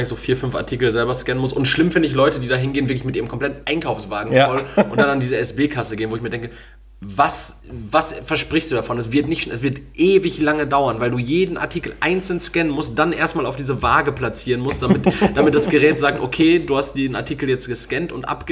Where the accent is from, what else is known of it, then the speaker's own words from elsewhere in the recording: Essen, North Rhine-Westphalia, Germany; Ich bin aus Essen